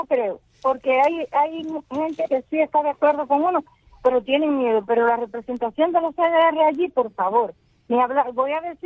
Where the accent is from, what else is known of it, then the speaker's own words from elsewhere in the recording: Cuba; Y somos los cubanos los que tenemos el derecho de ser libres un día